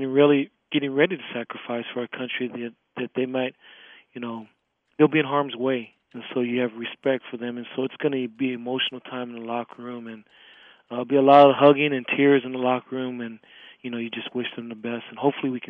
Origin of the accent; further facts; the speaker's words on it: Hawaii, United States; I'm from the North Shore, and so I just stay on the beach there with my shorts and flip-flops and don't even come to town or to Waikiki.